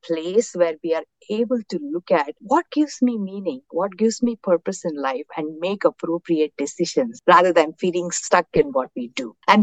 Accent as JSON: {"language": "English", "country": "India", "first_language": "Tamil", "second_language": "English", "said": "elderly parents' health and wellness in India. And I remembered my mother used to say a prayer in my native language. I speak Tamil."}